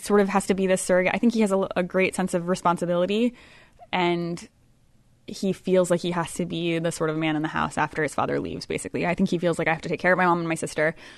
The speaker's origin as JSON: {"language": "English", "town": "Petoskey", "region": "Michigan", "country": "United States", "said": "I'm from the Petoskey area, which the book is set in northern Michigan"}